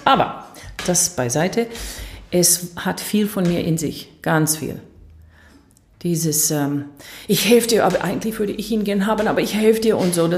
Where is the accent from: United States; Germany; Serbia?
United States; German is a second language; Weil ich komme aus USA, wir hatten kein Geld.